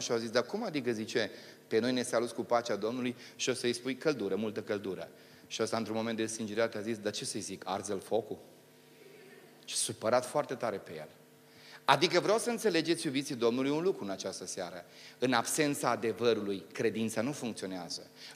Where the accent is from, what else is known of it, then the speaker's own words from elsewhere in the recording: Romania; Noi suntem români, așa-i? La noi un pic lucrurile sunt diferite.